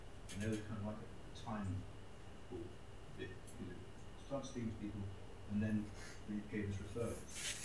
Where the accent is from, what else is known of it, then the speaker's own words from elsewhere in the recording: Worcester, West Midlands, United Kingdom; So I'm from Worcester.